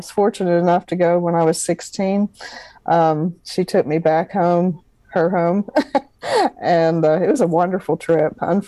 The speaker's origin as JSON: {"language": "English", "region": "Maryland", "country": "United States", "tie": "born or raised there", "said": "I was raised in Maryland, in Baltimore County"}